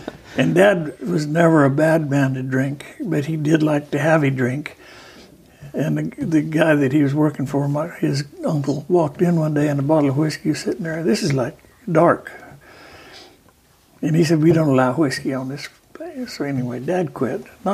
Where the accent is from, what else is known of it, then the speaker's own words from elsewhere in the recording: Prescott, Arizona, United States; born there; I was born in Prescott, Arizona, in 1944.